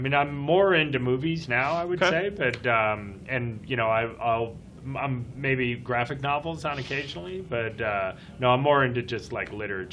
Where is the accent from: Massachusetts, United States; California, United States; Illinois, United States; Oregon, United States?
Massachusetts, United States; Boston; born there; I was born in Boston.